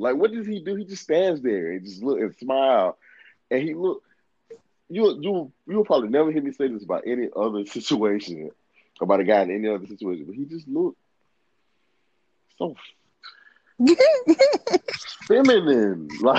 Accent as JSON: {"language": "English", "region": "the South", "country": "United States", "said": "I'm from the South. I don't think in the ways that people traditionally think from the South that are from the South."}